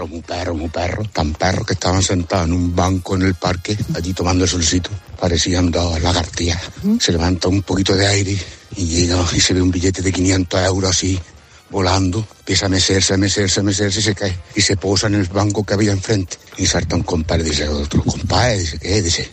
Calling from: Moriles, Andalusia, Spain; de Moriles.

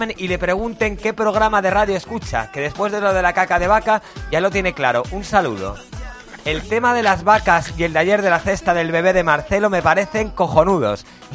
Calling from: Switzerland; de Suiza.

